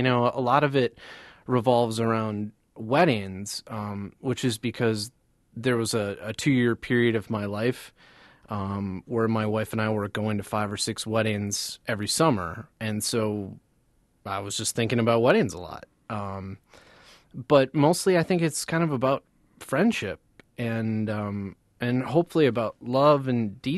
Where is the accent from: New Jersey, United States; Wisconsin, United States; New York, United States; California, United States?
Wisconsin, United States; Eau Claire; I'm from Eau Claire, and my wife's whole family is from the Oliva Strum area south of Eau Claire, and it just seemed natural.